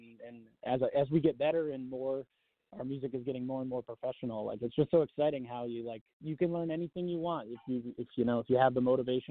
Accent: Richmond, Massachusetts, United States; I'm from Richmond, from a really small town in Massachusetts, and I wanted to join the military to serve my country.

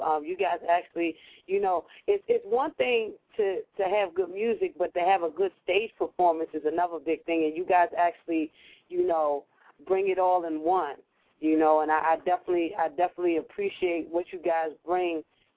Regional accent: New York, United States; I'm from New York, but I live in the DMV. And, you know, in New York, we don't have Mambo.

